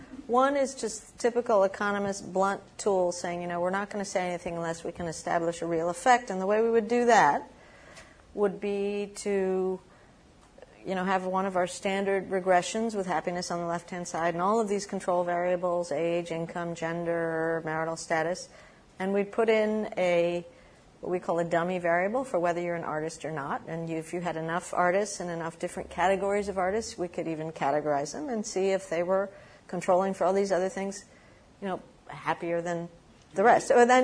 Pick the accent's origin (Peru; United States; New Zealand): Peru; I'm from Peru, which is, I have to say, one of the richest sort of artistic handicrafts traditions in Latin America, as well as cuisines.